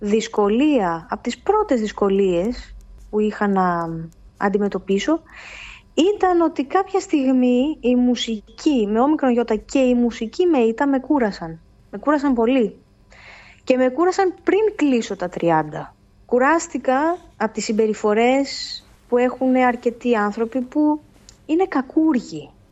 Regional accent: Western Greece, Greece; από τα μέρη μου, από το Αγγελόκαστρο Μεσολογγίου, έτωλα Καρνανίας

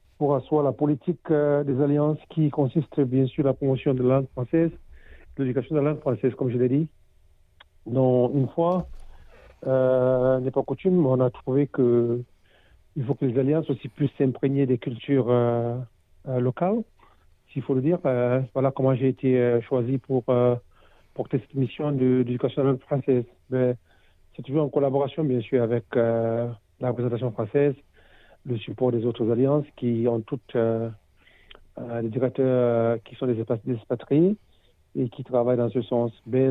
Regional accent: Cameroon; now in Australia; Je suis originaire du Cameroun, qui est tout un petit pays de l'Afrique centrale. Francophone, donc.

